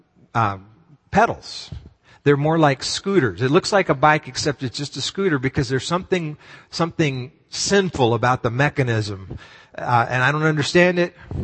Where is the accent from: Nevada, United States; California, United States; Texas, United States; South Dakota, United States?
Texas, United States; also born or lived in Oregon; now in New York, United States; I was born in Oregon, but raised in Texas. Sue was born in Minnesota, and we met in Colorado. We've raised our children here in New York.